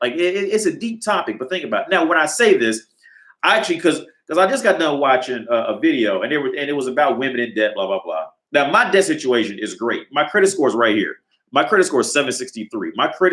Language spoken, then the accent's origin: English; United States; I'm from America. So these are the banks in Ohio specifically.